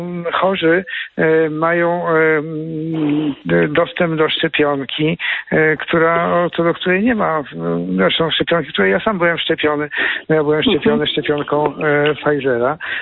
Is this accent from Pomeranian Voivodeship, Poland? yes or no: yes; Gdynia, Pomeranian Voivodeship, Poland; Czy pani wie, że ja jestem gdynianinem?